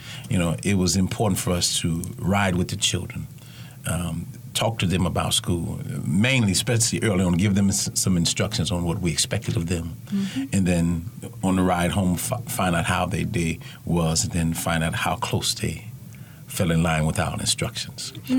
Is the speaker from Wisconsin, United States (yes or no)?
no; Chicago, Illinois, United States; Because it's only, we're originally from Chicago.